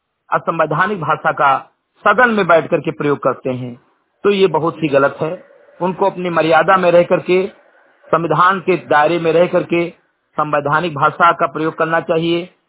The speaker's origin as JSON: {"language": "Hindi", "region": "Uttar Pradesh", "country": "India", "tie": "born or raised there", "said": "ग्राम सभा से निकट विकास पूर्वज जनपद बहराइच का मूल निवासी हूँ"}